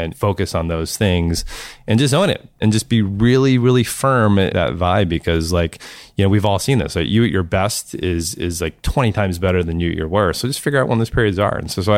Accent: St. Louis, Missouri, United States; I grew up in St. Louis and people are just super nice and super friendly.

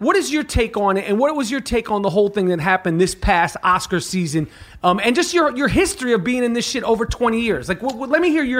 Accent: Manhattan, New York, United States; I'm not from Harlem, I'm from Manhattan

